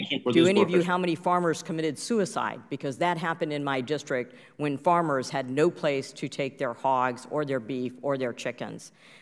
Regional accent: Ottumwa, Iowa, United States; I personally was in contact and toured with individuals from the JBS plant in my hometown of Ottumwa to discuss mitigation strategies.

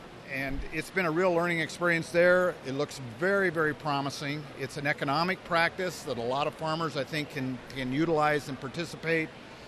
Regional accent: Dysart, Iowa, United States; I farm in northern Tama County. My hometown is Dysart, Iowa.

